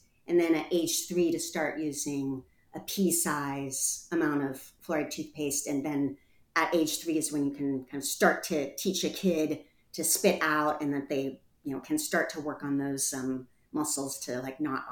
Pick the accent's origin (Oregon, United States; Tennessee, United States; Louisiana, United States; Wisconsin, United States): Oregon, United States; Portland; How we got started in this is I'm from Portland, Oregon, and we are the last city in the last large city in the United States to not fluoridate our water.